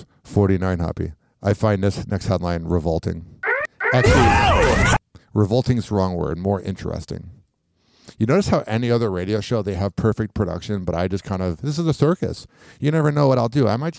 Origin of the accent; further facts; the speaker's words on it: United States; I'm from America. I don't get it.